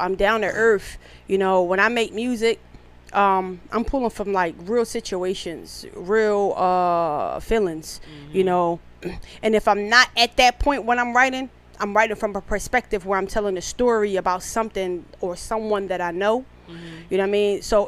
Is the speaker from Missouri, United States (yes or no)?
no; Brooklyn, New York, United States; also born or lived in Philadelphia; So I was born in Philadelphia by my mother and my father, but I was like raised in New York.